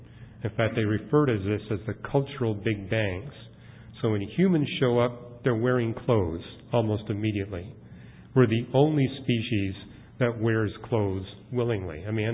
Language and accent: English; Canada; I'm from Canada. I've been in places where you had to wear special parkas